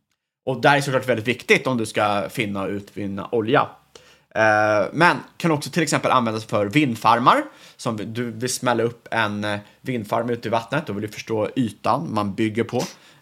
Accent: Sweden; som svensk

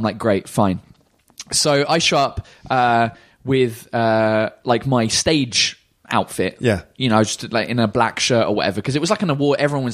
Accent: England, United Kingdom; There's lots of famous people who I don't know because, you know, I'm English.

